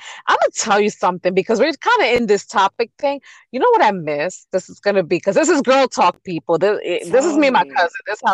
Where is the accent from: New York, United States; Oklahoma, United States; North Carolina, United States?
New York, United States; I talk about this to people, I'm like, growing up in New York and being at the that era of when music was popping